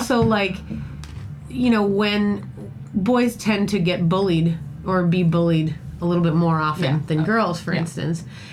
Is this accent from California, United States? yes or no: no; Boston, Massachusetts, United States; moved away; If only just because I always want to defend New York because I'm from Boston, and Boston is an angry, horrible place.